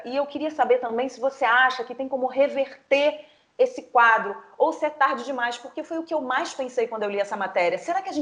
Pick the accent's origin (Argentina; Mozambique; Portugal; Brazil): Brazil; Rio de Janeiro; now in São Paulo, Brazil; eu me dei conta de que eu jamais fiz isso na minha cidade natal. Eu jamais fiz isso no Rio de Janeiro.